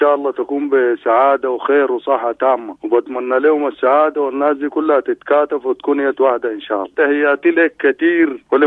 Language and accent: Arabic; Nyala, South Darfur, Sudan; now in Shendi, Sudan; سلم على أهلي كلهم في نيالة.